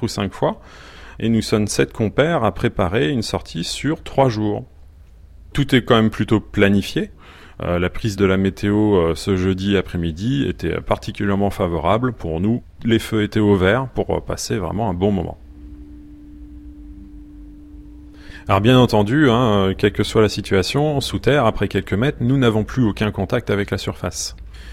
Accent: Gramat, Occitanie, France; j'ai 39 ans. J'ai grandi dans le Lot, à Gramma, une petite commune, non loin de Rocamadour et du gouffre de Padirac.

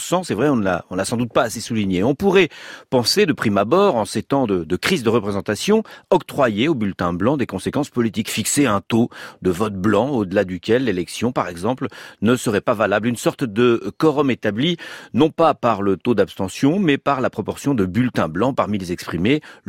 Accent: France; chez nous en France.

